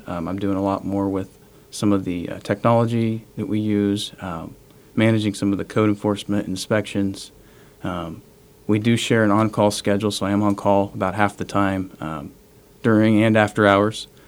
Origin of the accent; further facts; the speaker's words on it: Hesston, Kansas, United States; Yes, I grew up in small town USA, Heston, Kansas, just I guess north of Wichita, about 30 minutes or so, and spent most of my childhood there.